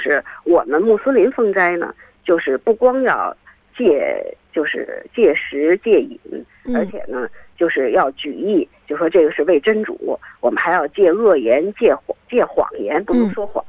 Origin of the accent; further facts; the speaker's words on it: Beijing, China; 比如说因为我是北京的嘛